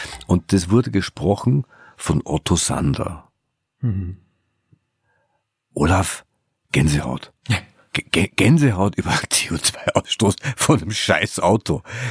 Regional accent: Austria

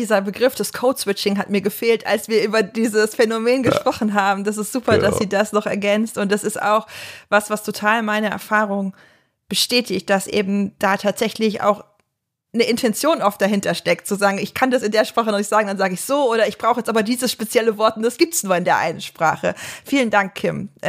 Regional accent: Saxony, Germany; now in Frankfurt am Main, Germany; Ich stamme aus Sachsen, mein Mann aus Franken. Allerdings leben wir seit mehr als 10 Jahren in Frankfurt am Main und sprechen daher im Alltag so gut wie kein Dialekt.

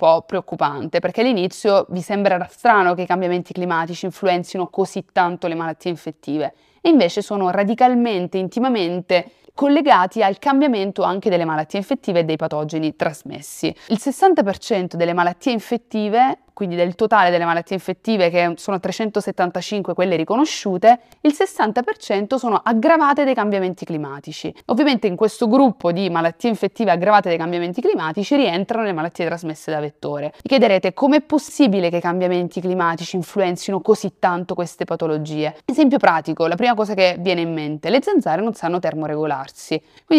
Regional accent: Vernole, Apulia, Italy; now in Bologna, Italy; ho 31 anni, sono nata e cresciuta a Vernole, un piccolo paesino in provincia di Lecce, quindi sud della Puglia, ma vivo a Bologna ormai da 12 anni.

